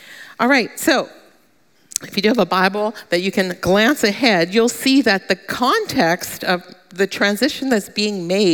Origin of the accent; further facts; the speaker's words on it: Pennsylvania, United States; I came from Pennsylvania, which an area that was fairly conservative religiously.